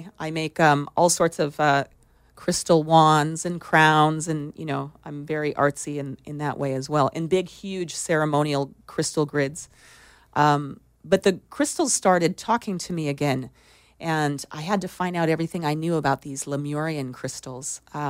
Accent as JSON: {"language": "English", "town": "Denver", "region": "Colorado", "country": "United States", "tie": "born or raised there", "said": "I loved nature and I grew up in Denver, Colorado."}